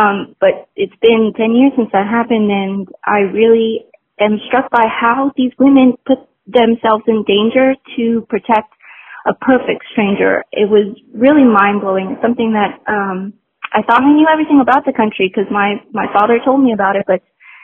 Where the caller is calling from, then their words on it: London, United Kingdom; I'm calling from London.